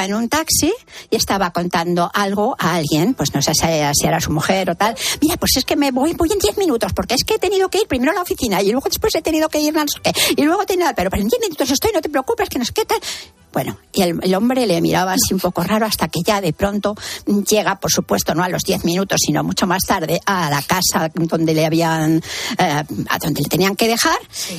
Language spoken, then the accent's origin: Spanish; Mora, Castilla-La Mancha, Spain; somos de un pueblecito muy bonito y tal, que se llama Mora de Toledo